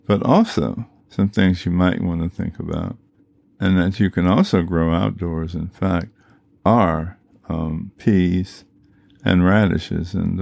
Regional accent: Chicago, Illinois, United States; Those of us that are born and raised in Chicago or have been in Chicago for any significant amount of time recognize that our weather can be pretty unpredictable.

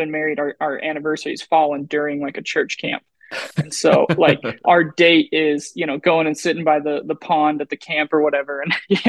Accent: Colorado, United States; I'm gonna say I'm from Colorado and forever have to like say not the pretty part.

